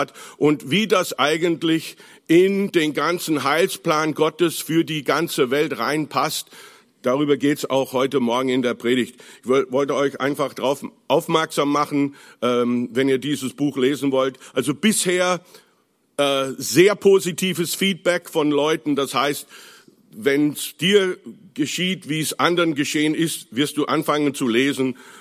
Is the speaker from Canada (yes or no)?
yes; Toronto, Ontario, Canada; now in Germany; 3 der Töchter wohnen in Kanada, wir kommen nämlich auch aus Toronto